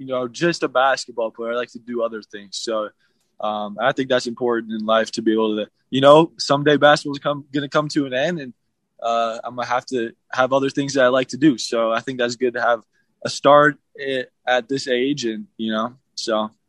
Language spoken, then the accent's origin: English; Midwest, United States; now in Utah, United States; I mean, obviously, I'm from the Midwest.